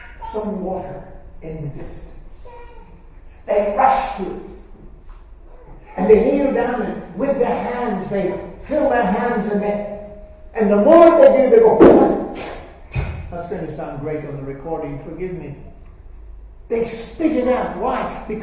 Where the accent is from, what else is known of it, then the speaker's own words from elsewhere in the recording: Northern Ireland, United Kingdom; I come from Northern Ireland, I come from the country. 12 years of my life spent on a farm.